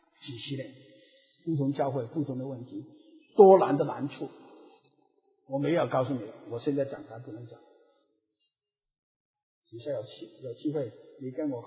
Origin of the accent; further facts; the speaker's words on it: Guangdong, China; Chinese is a second language; 我说我广东人讲普通话真的了不起的啊